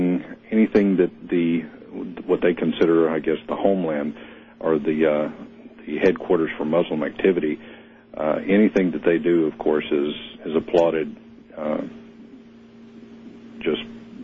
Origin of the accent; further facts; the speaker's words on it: United States; now in Philippines; And, of course, since I'm an American, a lot of my Filipino friends have been calling me for updates.